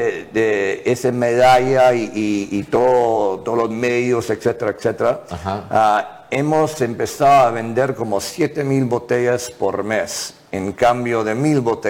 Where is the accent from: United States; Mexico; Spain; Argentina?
United States; Miami, Florida; now in Peru; Soy de Miami, pero ya tengo 12 años viviendo en Perú.